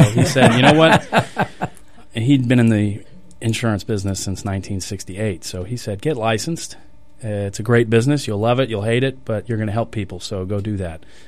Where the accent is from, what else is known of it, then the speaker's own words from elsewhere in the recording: Miami, Florida, United States; Yeah, growing up in Miami, you can't mix those up.